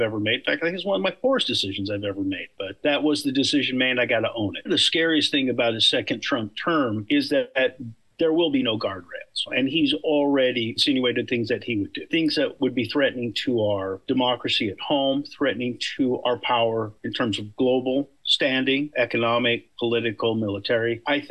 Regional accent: Oklahoma, United States; I'm from Oklahoma.

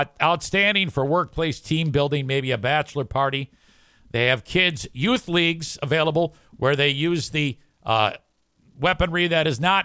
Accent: Jenison, Michigan, United States; I was born and raised in Jenison, Michigan. I live there still today

